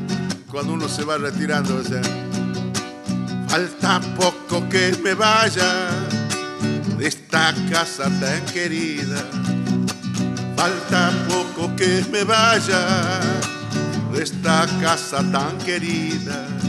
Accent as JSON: {"language": "Spanish", "town": "Purmamarca", "region": "Jujuy", "country": "Argentina", "said": "Se presentó ahí en San Salvador de Jujuy y en mi pueblo, en Purmamarca."}